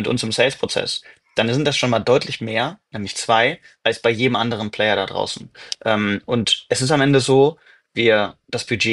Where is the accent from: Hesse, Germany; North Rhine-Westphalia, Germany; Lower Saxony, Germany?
North Rhine-Westphalia, Germany; Bielefeld; würde ich meine Heimatstadt Bielefeld nehmen.